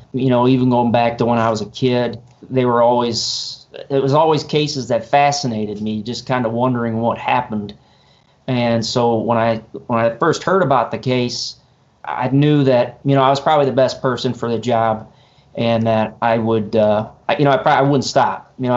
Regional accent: Shelby, United States; I grew up in Shelby, born and raised. I grew up living above my family's funeral home business, believe it or not.

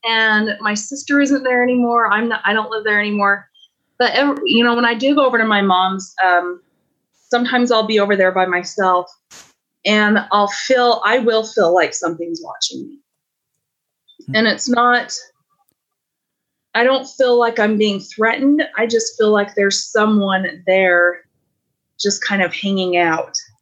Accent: Utah, United States; it's based on missing people in my home state of Utah.

